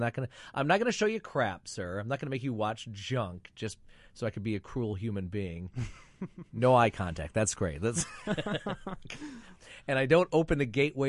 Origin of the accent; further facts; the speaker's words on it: Flint, Michigan, United States; swimming pool in a hotel in Flint, Michigan, being banned from Holiday Inns. That's my one claim to fame, my hometown